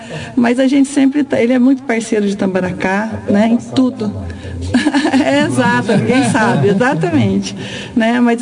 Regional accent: Bandeirantes, Paraná, Brazil; eu sou daqui de Bandeirantes, né?

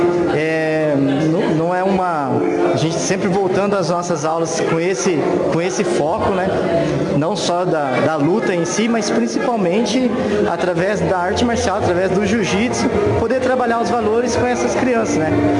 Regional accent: Bandeirantes, Brazil; eu sou natural aqui de Bandeirantes.

